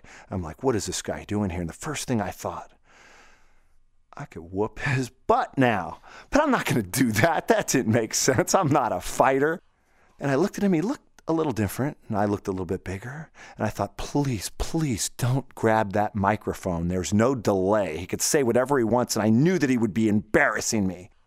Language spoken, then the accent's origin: English; New York, United States; I arrived. There was a redneck coach in that school. I didn't play sports and he didn't like me. I was from New York. I was different.